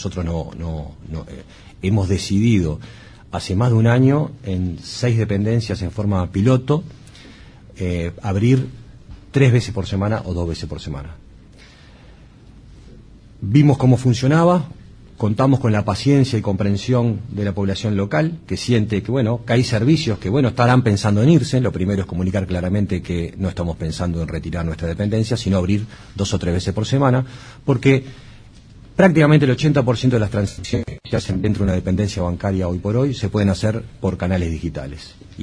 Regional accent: Uruguay; no solo como cliente, como uruguayo

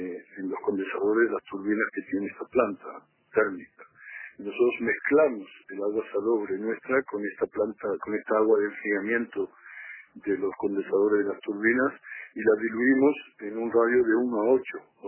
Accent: Uruguay; born there; como charrúa de nacimiento le tengo mucho cariño a Uruguay

